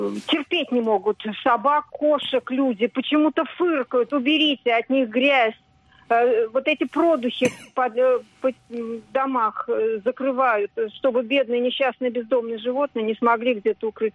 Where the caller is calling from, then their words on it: Moscow Oblast, Russia; я из Подмосковья.